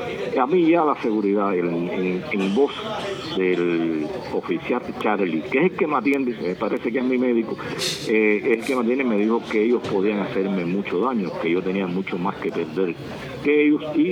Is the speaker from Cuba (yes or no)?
yes; Cuba; Yo nací en Cuba, viví en Cuba, llevaba 50 años